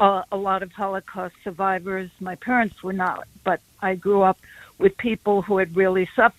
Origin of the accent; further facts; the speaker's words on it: New York, United States; I grew up in Washington Heights, working class family.